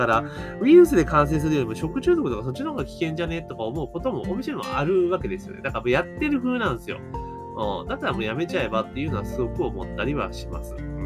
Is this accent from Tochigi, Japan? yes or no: no; Osaka, Japan; 私大阪なんですけど